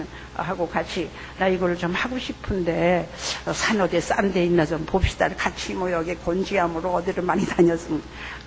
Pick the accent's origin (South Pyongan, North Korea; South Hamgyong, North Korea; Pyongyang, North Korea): Pyongyang, North Korea; 평양 사람이고 그러니까 평양 고향이 같으니까 나이도 비슷하고 하니까